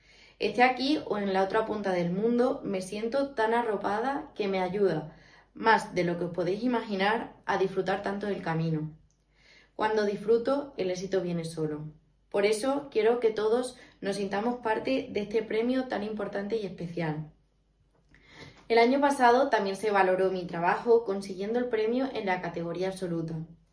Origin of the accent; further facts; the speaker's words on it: Extremadura, Spain; gracias a mi tierra, Extremadura